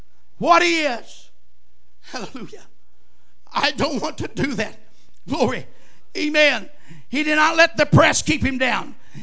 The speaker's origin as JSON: {"language": "English", "region": "Oklahoma", "country": "United States", "said": "Gazelles. I'm from Oklahoma. They understand that."}